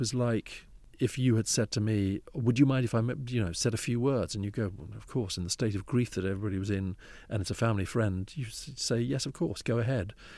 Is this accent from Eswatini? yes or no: yes; Eswatini; moved away; There was no television in Swaziland until 1980, after I'd already emigrated.